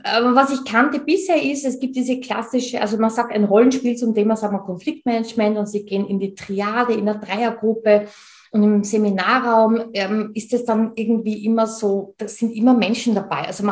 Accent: Tyrol, Austria; Und ich bin Tirolerin, wie man unschwer hört.

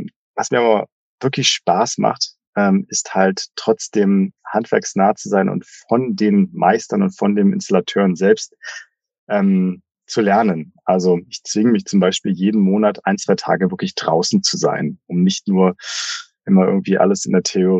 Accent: Potsdam, Brandenburg, Germany; also born or lived in Berlin / Frankfurt; Ich bin gebürtiger Potsdamer, habe dann während des Studiums lange in Berlin gelebt, auch in anderen Städten, in Frankfurt war ich lange mal, also Frankfurt am Main. Bin jetzt aber wieder nach Potsdam zurückgezogen

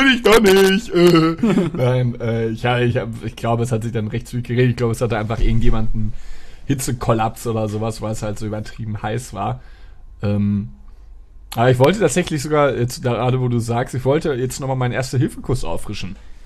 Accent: Dortmund, North Rhine-Westphalia, Germany; ich war in meiner Heimatstadt in Dortmund.

